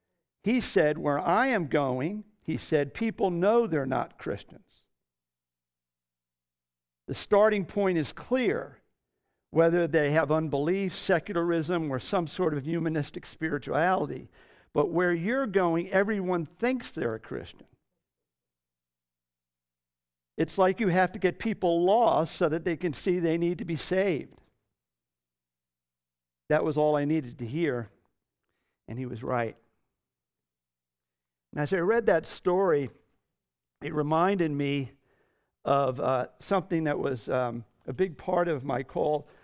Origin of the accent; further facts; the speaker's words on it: Florida, United States; And I was taking the easy road by moving back to my hometown in northern Florida.